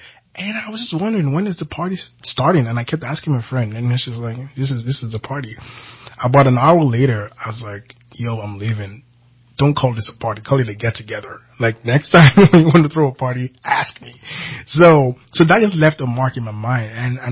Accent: Nigeria; now in Redding, United States; I'm a Nigerian international living in America, living in Redding, California. I've been here for cumulatively 7 years now.

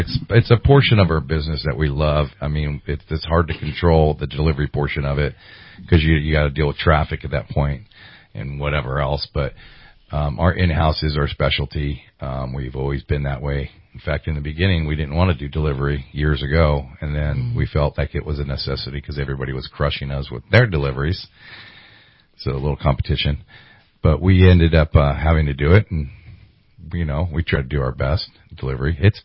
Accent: Sonoma, California, United States; that's the name I grew up with in Sonoma.

